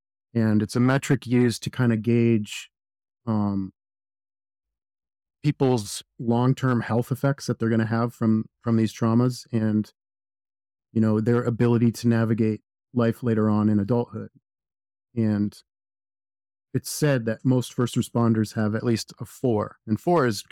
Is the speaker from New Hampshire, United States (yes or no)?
yes; Concord, New Hampshire, United States; also born or lived in Arizona; Yeah, born and raised in New Hampshire, born in Concord, New Hampshire, which is ironically where I work now. The department I'm on, the fire department. Lived in New Hampshire most of my life. Did a short stint in Arizona when I was younger